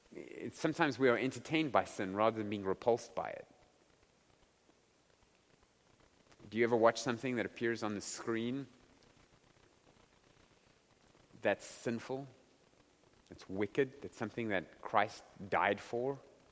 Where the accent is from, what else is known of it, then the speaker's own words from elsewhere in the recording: Ireland; because, you know, I'm Irish.